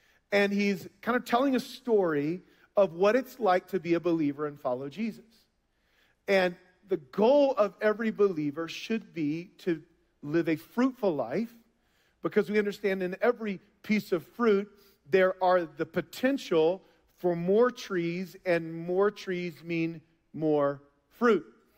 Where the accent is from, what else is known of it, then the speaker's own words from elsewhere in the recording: Austin, Texas, United States; And so I come all the way from Austin, Texas, the greatest country in America.